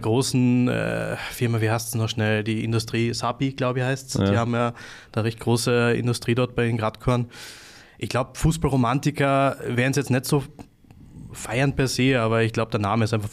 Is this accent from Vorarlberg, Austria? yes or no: no; Styria, Austria; weil es genau die Zeit war, wo ich aufgewachsen bin in der Steiermark.